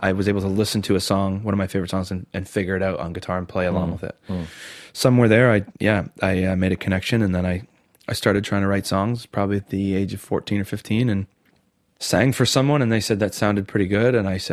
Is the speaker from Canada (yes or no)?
yes; St. Catharines, Ontario, Canada; Well, I come from St. Catharines, Ontario, Canada, which is just right near the Niagara Falls.